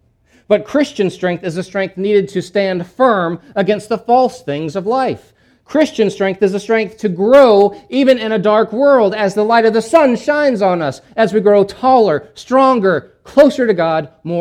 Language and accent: English; Louisiana, United States; Now, as y'all know, I'm from Louisiana, And in my part of Louisiana, there are levees along the Mississippi River, practically all the way to the Gulf.